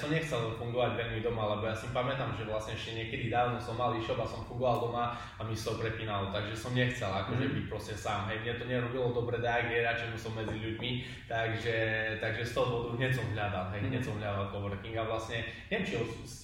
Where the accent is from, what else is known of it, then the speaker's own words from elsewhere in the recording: Košice, Košice Region, Slovakia; now in Martin, Slovakia; Dobre, som z Košíc, v Martine.